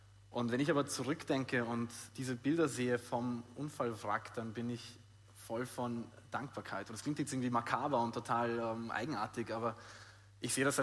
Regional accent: Austria; meine Familie ist aus Rumänien, wir waren auf dem Heimweg von Rumänien nach Österreich. Ich bin aus Österreich

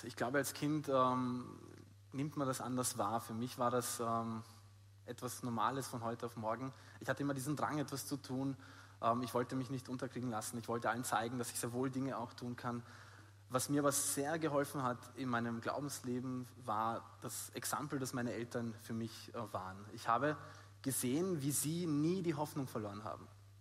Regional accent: Austria; meine Familie ist aus Rumänien, wir waren auf dem Heimweg von Rumänien nach Österreich. Ich bin aus Österreich

